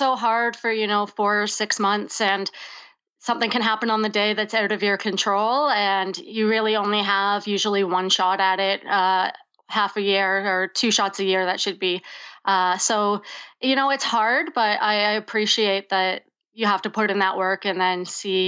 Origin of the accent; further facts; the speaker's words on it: Oshawa, Ontario, Canada; also born or lived in Ajax; I am 30 years old. I live in Toronto, Ontario, Canada, and I was born in a town about 40 minutes outside of Toronto called Ajax, and I grew up in Oshawa, Ontario.